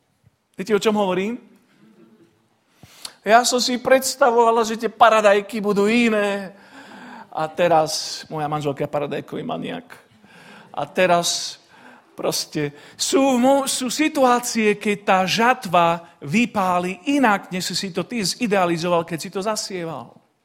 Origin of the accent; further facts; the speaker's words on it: Nesvady, Nitra Region, Slovakia; Keď som vyrastal v tínedžerských rokoch v Nesvadoch, tak Nesvady sme volávali, že hlavné mesto papriky.